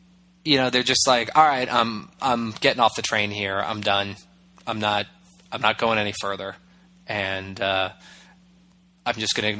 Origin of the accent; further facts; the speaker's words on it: Bermuda; Yes, I was born and raised in Bermuda.